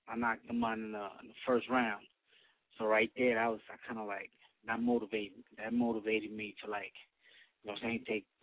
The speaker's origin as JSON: {"language": "English", "town": "Spanish Harlem", "region": "New York", "country": "United States", "said": "I'm from Spanish Harlem, Eastside."}